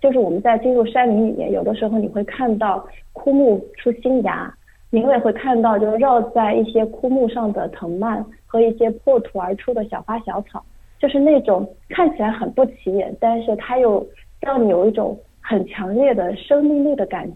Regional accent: Nanjing, Jiangsu, China; 我的启蒙老师还是在国内，因为我是南京的，然后当时我是在南京找到了一位教韩式花艺的老师

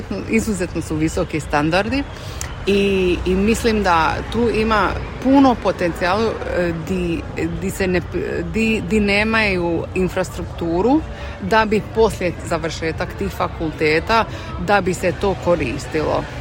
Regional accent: Croatia; moved away; možemo mi kao dijaspora Hrvati ili bivše dijaspora Hrvati, kako god se to gleda

